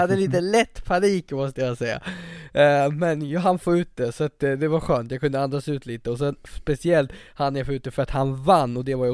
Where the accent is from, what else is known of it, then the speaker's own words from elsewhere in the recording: Sweden; Och man blir ju stolt som svensk.